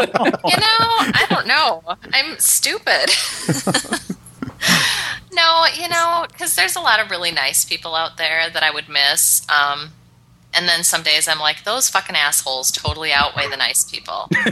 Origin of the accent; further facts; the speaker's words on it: Minnesota, United States; I'm a Minnesotan, so I'm like, I'm not going to actually admit this is happening.